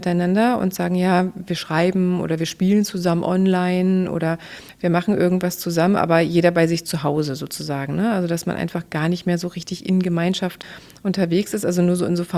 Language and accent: German; Berlin, Germany; ich bin ja in Berlin aufgewachsen